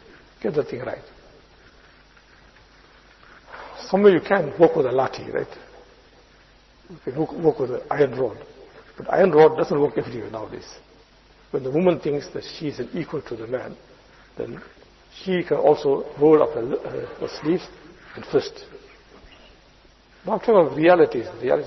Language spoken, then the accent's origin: English; India; When I came from India, 79 Sutta, right?